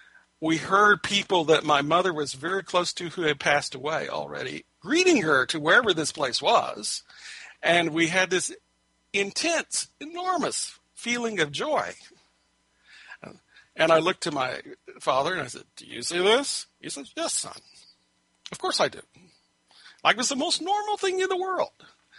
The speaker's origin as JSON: {"language": "English", "region": "Texas", "country": "United States", "tie": "born or raised there", "said": "I was 18 years old. I was growing up in Texas, where you have these bodies of water called stock tanks."}